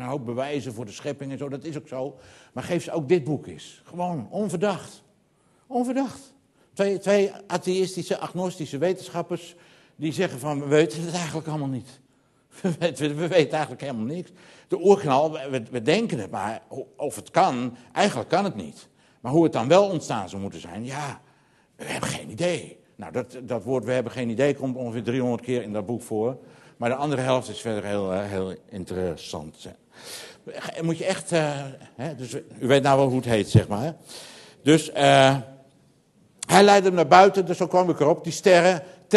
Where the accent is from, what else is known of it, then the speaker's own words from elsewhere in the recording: North Holland, Netherlands; now in Sliedrecht, Netherlands; Dat is ook in Sliedrecht nog nodig. Weet je, bij ons in Noord-Holland helemaal, daar gaat bijna niemand meer naar de kerk.